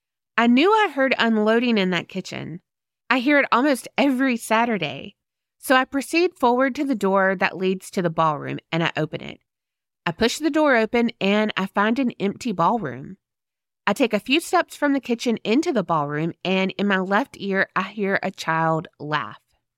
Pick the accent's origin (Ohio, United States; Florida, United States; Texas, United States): Texas, United States; Galveston; I just love sharing a little bit of my hometown's history. So, as I said, I worked in the Ashton Villa's carriage house